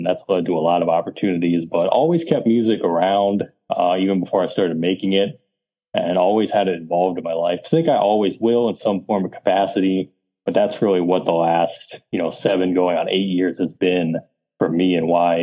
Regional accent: Ohio, United States; So I'm from Northeast Ohio, not too far from Cleveland. I'm like 40 minutes south of Cleveland.

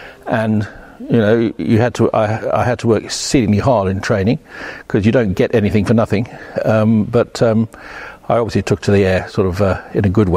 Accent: South Africa; moved away as an adult; now in United Kingdom; And I grew up in South Africa

